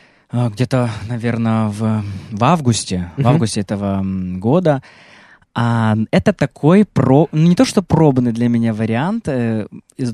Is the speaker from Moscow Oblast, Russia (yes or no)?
no; Krasnodar, Krasnodar Krai, Russia; Я же из Краснодарского края, из Краснодара. Это кубанские казаки, да?